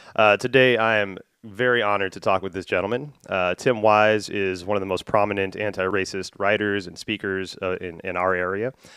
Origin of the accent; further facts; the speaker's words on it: Houston, Texas, United States; I grew up in Houston in the 80s and 90s, and so very racially charged areas, very heavy Klan influence, very heavy gang influence.